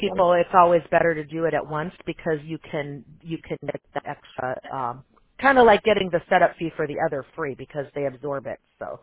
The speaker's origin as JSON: {"language": "English", "town": "Chicago", "region": "Illinois", "country": "United States", "accent": "California", "said": "I'm originally from Chicago, and I don't really know what the Chicago accent is, but people will say, I don't hear that you have it."}